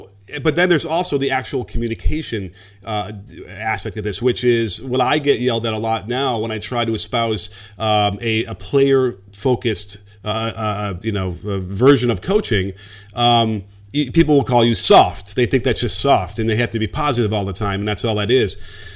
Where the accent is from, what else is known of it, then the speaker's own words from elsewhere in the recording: Chicago, Illinois, United States; I was lucky that I grew up in Chicago and had Phil Jackson to sort of model what we were looking for